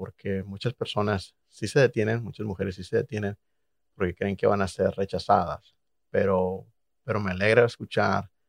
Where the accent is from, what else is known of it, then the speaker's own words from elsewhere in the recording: Mexico; me ven como hispano, como mexicano